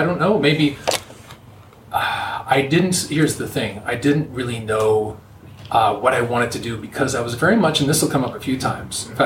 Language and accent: English; Toronto, Ontario, Canada; I'm from Toronto. Born in 72, so when I was growing up in the 70s and 80s, it was actually North York, one of the five boroughs